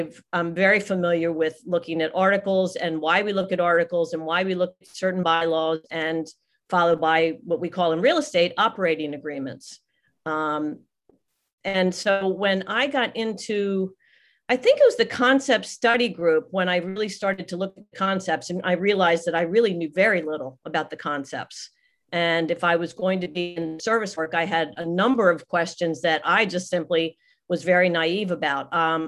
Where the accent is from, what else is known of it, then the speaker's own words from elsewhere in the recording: Miami, Florida, United States; Then at that point I started to chair meetings in my hometown, which is Miami